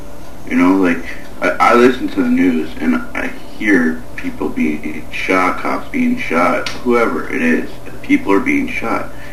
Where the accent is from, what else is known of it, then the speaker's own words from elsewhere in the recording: Canada; I only live in a town of 45,000 people. I come from Canada, right? I'm a small community, you know, everybody waves to each other.